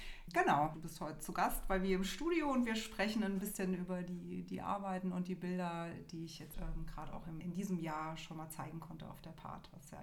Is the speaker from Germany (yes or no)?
yes; Mainz, Rhineland-Palatinate, Germany; Ich bin aus Mainz. Ich lebe hier und bin künstlerisch tätig